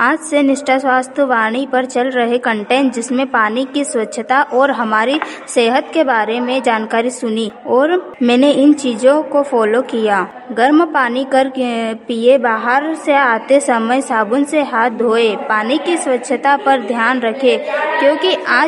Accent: Pandhana, Madhya Pradesh, India; मैं शहर पंधाना से हूँ।

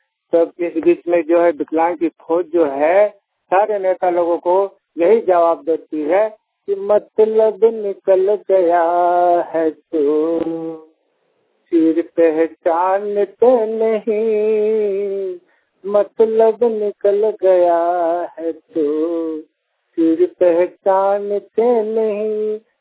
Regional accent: Jadugora, Jharkhand, India; मैं जादूगढ़ का ही रहने वाला हूँ।

